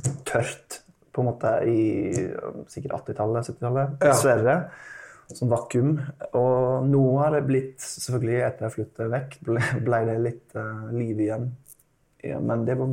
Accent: Oklahoma, United States; Swedish is a second language; moved away as an adult; also born or lived in Virginia; jag är från Oklahoma. Jag var född i Virginia men växte upp i Oklahoma. Jag var där fram till jag var 18.

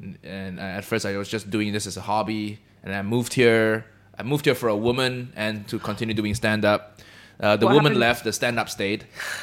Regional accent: Malaysia; We say I grew up. I'm Chinese Malaysian, right? So we grew up just saying "ganpei," which is a Chinese.

